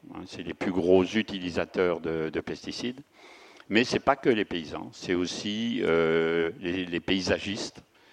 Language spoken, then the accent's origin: French; Brittany, France; Donc moi, je viens d'auprès de Rennes, en Bretagne.